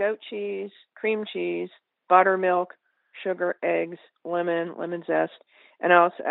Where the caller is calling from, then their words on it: Batesville, Virginia, United States; calling from Batesville, Virginia.